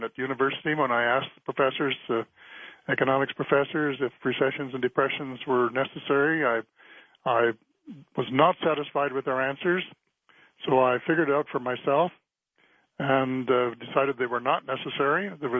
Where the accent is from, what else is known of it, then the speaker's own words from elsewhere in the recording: Waterford, Ontario, Canada; born there; I was born in Waterford, Ontario, about 90 miles west of Toronto